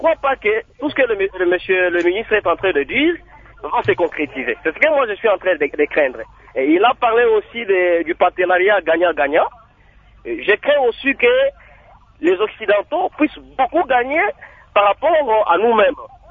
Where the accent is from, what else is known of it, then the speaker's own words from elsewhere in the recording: DR Congo; chez nous, en RDC